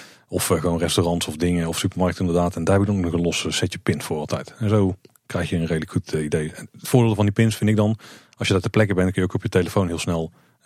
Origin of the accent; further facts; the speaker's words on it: Netherlands; Die prijs-kwaliteit-verhouding houden we als Hollanders toch in de gaten.